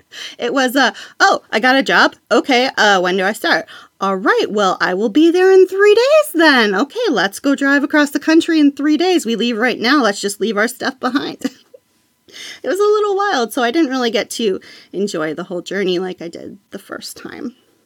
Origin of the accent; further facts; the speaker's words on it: Midwest, United States; You know, I was from the Midwest. I'd never seen a mountain before.